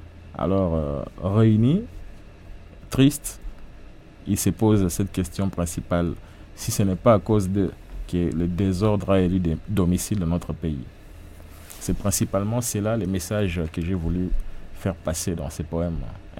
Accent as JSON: {"language": "French", "country": "DR Congo", "said": "Et je suis un Congolais qui vit en République démocratique du Congo."}